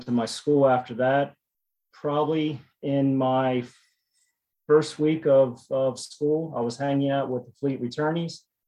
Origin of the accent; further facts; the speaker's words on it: Baltimore, Maryland, United States; also born or lived in York, Pennsylvania; I'm from Baltimore originally, and I got sober up in York, Pennsylvania, extended treatment. And I later moved up there, and I took a job up there and everything.